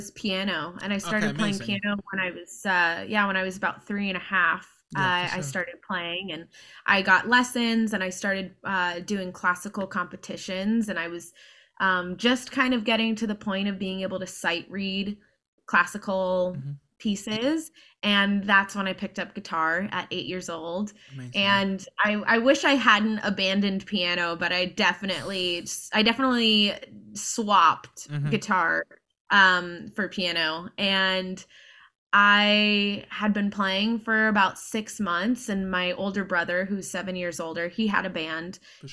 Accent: Hilton Head Island, South Carolina, United States; So so growing up on Hilton Head, my bass player's next door neighbor

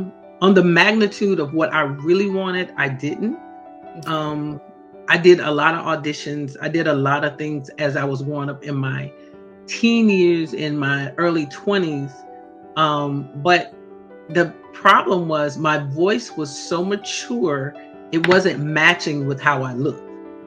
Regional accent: Shelby, North Carolina, United States; also born or lived in Jersey City; Well, I was born in Jersey City, New Jersey, mm-hmm. and I was raised in Shelby, North Carolina.

